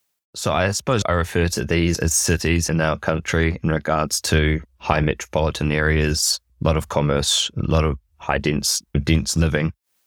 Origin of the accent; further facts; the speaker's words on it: Auckland, New Zealand; I grew up in Auckland, and it is a very hard place to live in regards to how sparse it is, transport, the congestion problems that we have.